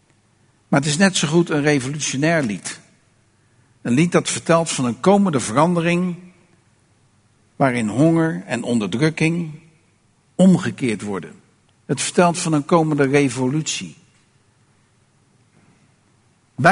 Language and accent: Dutch; Rotterdam, South Holland, Netherlands; Ik kom uit Rotterdam. 146 verschillende naties wonen in mijn stad. Het is normaal dat je op straat loopt en je hoort meerdere talen.